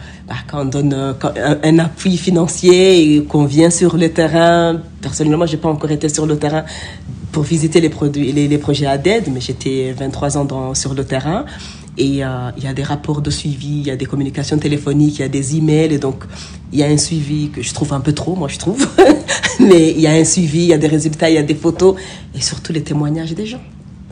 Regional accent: Belgium; also born or lived in Rwanda / Senegal / Niger; mais je suis de Belgique, du Rwanda, j'ai vécu au Sénégal et au Niger.

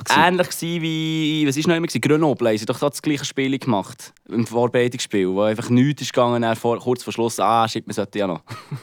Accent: Freiburg, Baden-Württemberg, Germany; Aber eben, was sagen wir als Freiburger schon?

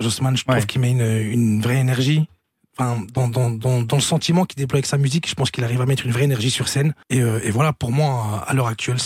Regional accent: Charleroi, Wallonia, Belgium; Donc moi, je viens de Charleroi.

